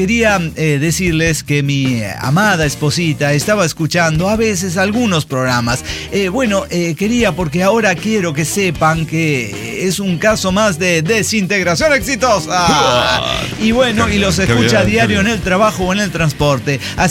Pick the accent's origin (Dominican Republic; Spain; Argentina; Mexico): Mexico; Chiapas; moved away; Yo llevo viviendo casi 10 años fuera de mi Chiapas natal y creo que quizás existe un pequeño resquicio de que por fin vuelva a mi pueblito adorado.